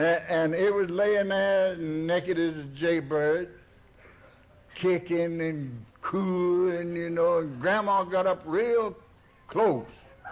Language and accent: English; Arkansas, United States; I came from Arkansas by request. And I was poor. I was raised during the Depression